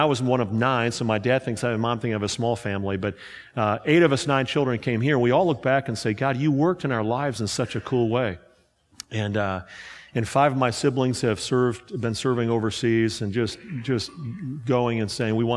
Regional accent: Cleveland, Ohio, United States; I'm from Cleveland area, as Rick said.

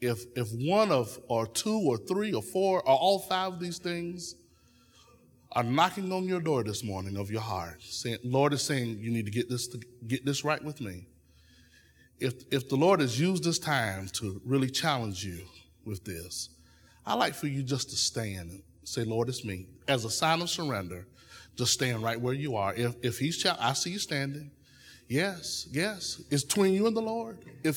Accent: Dillon, United States; Now, wussa ain't a word, but I'm from Dillon, so that's my word.

